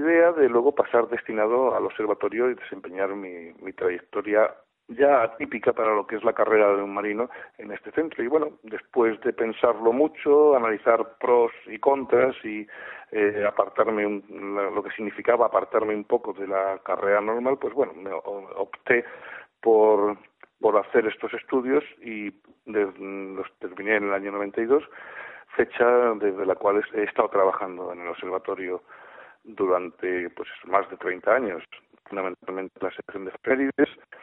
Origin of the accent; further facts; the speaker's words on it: Cartagena, Region of Murcia, Spain; Yo soy natural de Cartagena. Cartagena es una ciudad muy unida a la Marina y en mi familia hay marinos